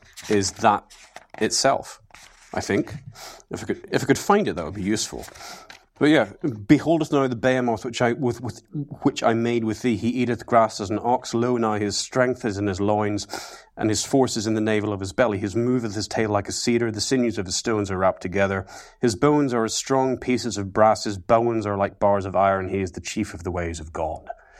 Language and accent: English; Ballymena, Northern Ireland, United Kingdom; Whenever I was growing up in Ballymena in the 1990s